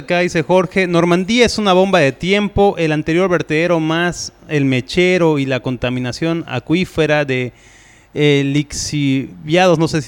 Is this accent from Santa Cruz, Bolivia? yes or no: yes; Santa Cruz, Bolivia; estamos atravesando como sociedad cruceña, básicamente